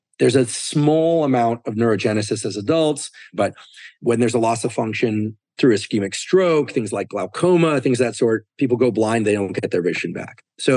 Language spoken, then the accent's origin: English; Stanford, California, United States; born there; I'd done my postdoc at Stanford. I was born in Stanford Hospital. So I'll probably die at Stanford, but hopefully a long time from now.